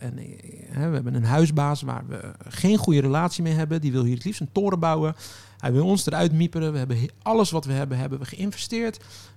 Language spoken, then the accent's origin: Dutch; Rotterdam, South Holland, Netherlands; En wij als Rotterdammers waren die 11 miljoen kwijt die ze erin gepompt hadden.